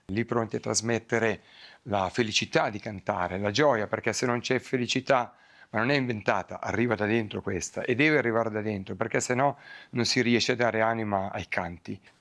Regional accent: Piedmont, Italy; moved away as an adult; Io arrivo dall'Italia … suonavo l'organo nella corale che ha fondato mio papà nel mio paese, in provincia di Novara.

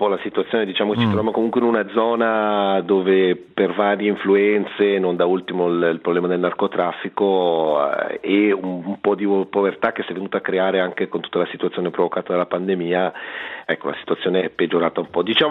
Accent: Ticino, Switzerland; moved away; also born or lived in Zurich, Switzerland; ho studiato ingegneria forestale a Zurigo e vengo dalla Val di Blegno

